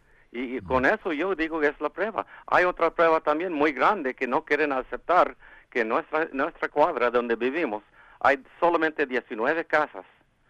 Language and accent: Spanish; Los Angeles, California, United States; born there; nosotros somos una familia que todos nacimos aquí en Boyle Heights.